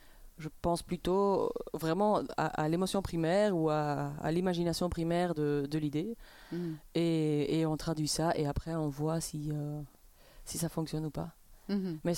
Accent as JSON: {"language": "French", "region": "Brussels", "country": "Belgium", "said": "Ben, on vient de Bruxelles, oui."}